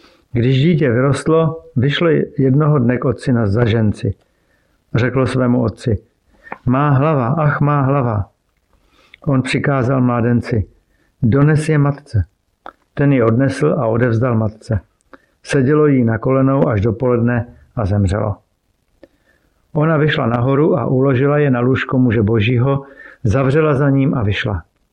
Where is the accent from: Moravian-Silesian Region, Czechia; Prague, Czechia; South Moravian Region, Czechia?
Moravian-Silesian Region, Czechia; Pocházím z Moravskoslezského kraje, kde jsem prožil své mládí. Vyrůstal jsem v křesťanském prostředí